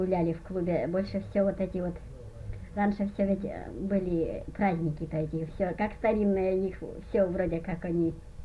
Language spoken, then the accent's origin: Russian; Voronovo, Russia; also born or lived in Rybinsk Reservoir area; Ну, моя родина, вот затопля Амазона, Рыбинского моря. Вот я там родилась. И в 39-м году мы приехали сюда. Я маленькая еще была. Но детство мое прошло все вот в Воронове, деревня Воронова.